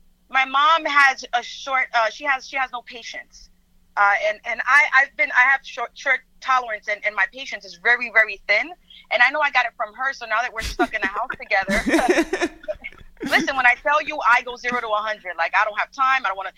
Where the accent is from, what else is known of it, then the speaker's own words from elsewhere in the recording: Dominican Republic; first language Spanish; English is a second language; I am Dominican. My first language was Spanish.